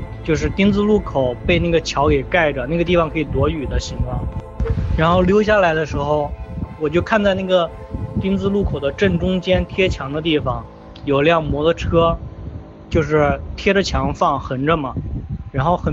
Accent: Zhushan, Hubei, China; also born or lived in Shiyan; 我是湖北十堰的嘛，然后我小时候在老家在竹山，然后那会儿我忘记几年了，反正那会儿大概就3-4岁左右，因为那会儿还在竹山没有到十堰，我是快4岁

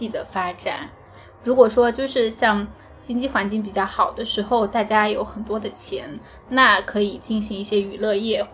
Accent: Suzhou, Jiangsu, China; 对，我们都是苏州的

